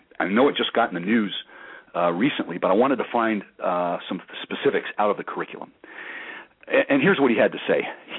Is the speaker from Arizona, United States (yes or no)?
yes; Tucson, Arizona, United States; I grew up in Southwest Arizona there, in Tucson